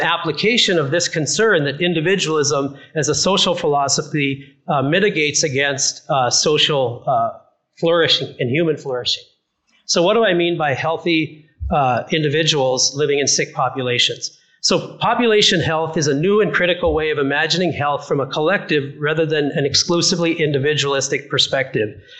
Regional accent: North Dakota, United States; because in fact, I come from North Dakota.

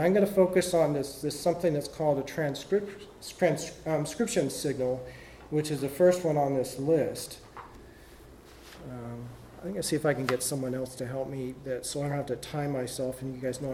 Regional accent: West Coast, United States; I'm from the West Coast, and seeing the ocean.

